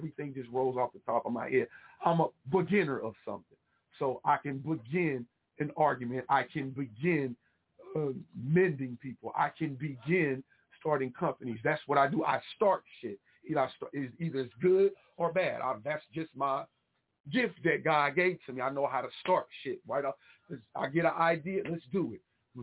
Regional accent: Midwest, United States; I think it's just because the way that I was raised, you know, I come from the Midwest.

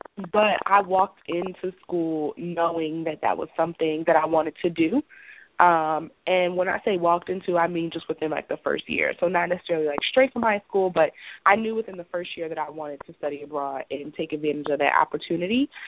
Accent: Philadelphia, Pennsylvania, United States; So as you kind of mentioned in the bio, I'm originally from Philadelphia.

